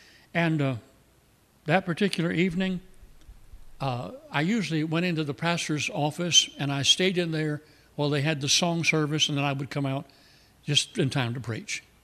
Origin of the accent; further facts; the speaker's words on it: Michigan, United States; born there; Now, I was born in South Michigan, but nobody up there eats collard greens.